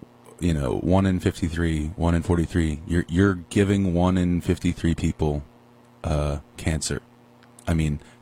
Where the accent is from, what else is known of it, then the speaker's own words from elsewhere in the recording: Pittsburgh, Pennsylvania, United States; I didn't grow up around here. I grew up in Pittsburgh